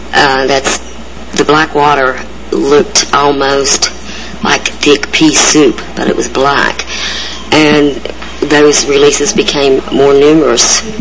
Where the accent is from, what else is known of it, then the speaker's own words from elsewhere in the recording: Marfork, West Virginia, United States; I'm from Coal River, West Virginia, originally from Marfork.